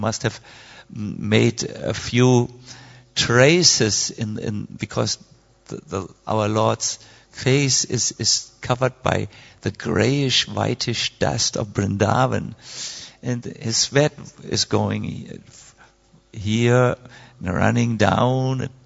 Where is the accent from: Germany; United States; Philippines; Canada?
Germany; English is a second language; And, you know, we are from Germany. We like everything on time and in easy to understand concepts.